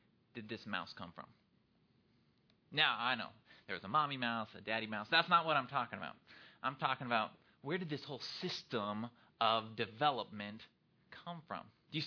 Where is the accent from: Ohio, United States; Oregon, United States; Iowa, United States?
Iowa, United States; I grew up in Iowa. I wouldn't have known what this was.